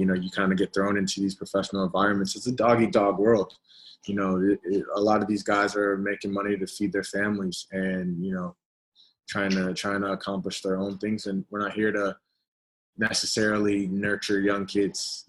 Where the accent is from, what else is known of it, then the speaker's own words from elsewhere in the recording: Virginia, United States; that was always a dream, you know, growing up in Virginia and kind of watching, you know, DC United from afar was always something that was, man, I want to be there one day